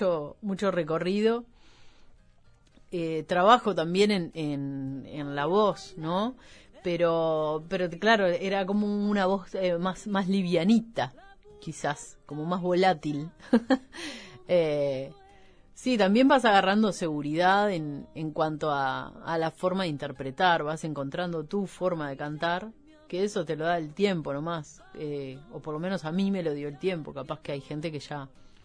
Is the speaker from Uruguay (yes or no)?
yes; Montevideo, Uruguay; Pero sí me considero una persona 100% montevideana, aunque me gusta mucho el campo y me gusta esa dinámica de vida, pero sí soy montevideana.